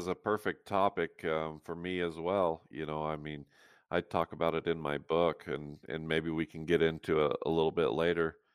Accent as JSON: {"language": "English", "town": "Roosevelt", "region": "Utah", "country": "United States", "tie": "born or raised there", "said": "Yeah, I was born and raised in Roosevelt, Utah, on a dairy farm."}